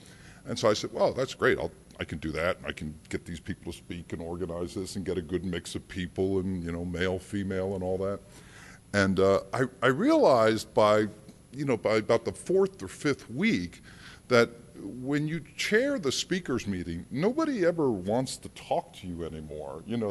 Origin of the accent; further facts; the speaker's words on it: New Jersey, United States; born there; I'm the youngest of six. I was born in New Jersey. My a good Catholic family, six kids, and I'm the youngest, spoiled worthlessly.